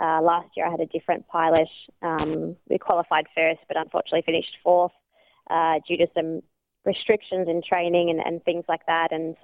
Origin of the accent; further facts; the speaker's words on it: Geelong, Victoria, Australia; You know, my hometown, you know, Geelong is such a sport mad place, and it's where, you know, I learned everything about being an athlete as a kid and as a teenager.